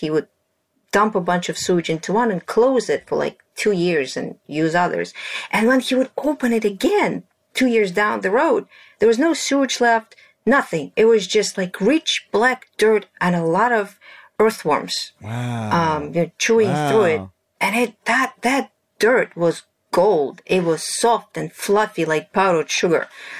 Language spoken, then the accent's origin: English; Russia; So I had a very unconventional upbringing. I grew up in Russia in my grandfather's farm.